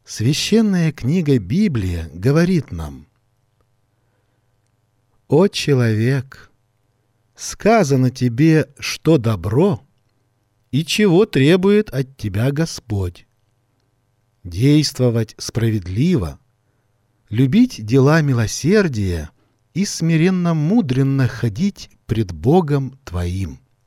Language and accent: Russian; south, Kazakhstan; Я сам родился в Казахстане. Всю свою жизнь прожил на юге республики